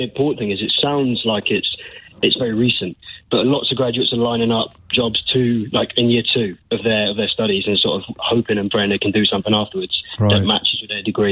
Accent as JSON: {"language": "English", "region": "South West England", "country": "United Kingdom", "said": "Originally, I'm from Cornwall, so not from London."}